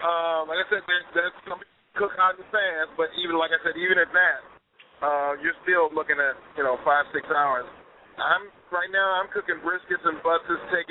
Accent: Long Beach, California, United States; it's in my hometown, so I almost have to go. It's right over at the Queen Mary here in Long Beach.

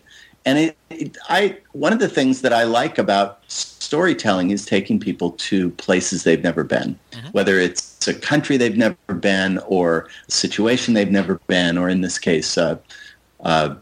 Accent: Colorado, United States; I was sort of interested in examining some characters that I knew from growing up in Colorado, particularly kind of specifically Western characters.

